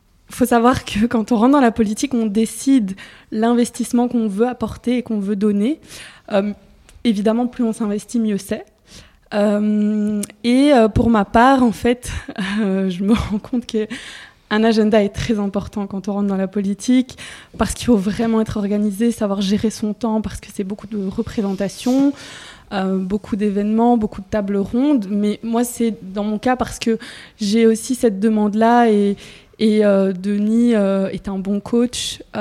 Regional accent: Charleroi, Wallonia, Belgium; moi, je viens de Charleroi

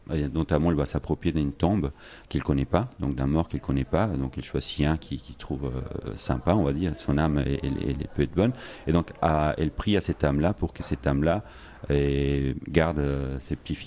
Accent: Colombia; j'ai grandi en Colombie, donc j'ai fait mes études à l'INSAS

